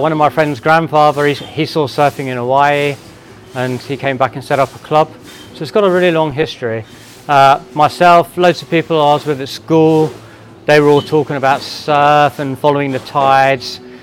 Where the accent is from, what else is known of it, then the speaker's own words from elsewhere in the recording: Jersey; Right, I'm from a very small island called Jersey, which is... it's about 12 miles off the coast of France and about 120 miles south of England in the UK.